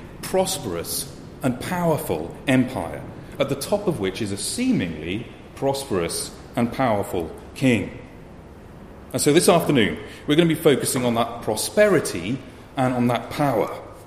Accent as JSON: {"language": "English", "country": "United Kingdom", "said": "Nothing too stressful, don't worry, we are British."}